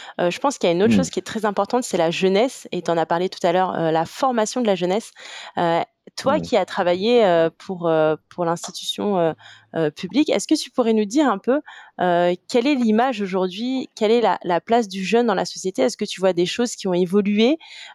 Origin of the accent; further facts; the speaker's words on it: Madagascar; je peux dire nous, parce que tu vois, je suis malgache